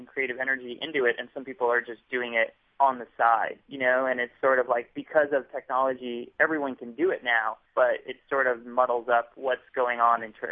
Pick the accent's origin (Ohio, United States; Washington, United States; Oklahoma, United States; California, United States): California, United States; San Diego; I grew up in San Diego. San Diego is just a place that we both knew really well.